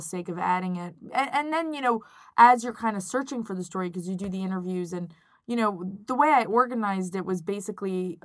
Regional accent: New York, United States; but I grew up in New York. I went to an arts high school.

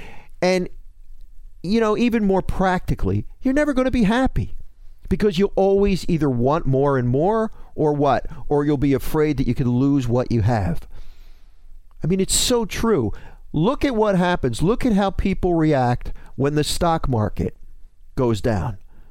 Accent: Philadelphia, Pennsylvania, United States; I was going by my old neighborhood yesterday. I grew up in Northeast Philadelphia.

